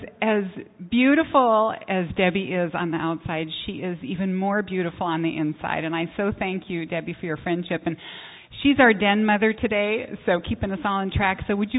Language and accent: English; Minnesota, United States; I'm from Minnesota where they're in a deep freeze, and so I love this.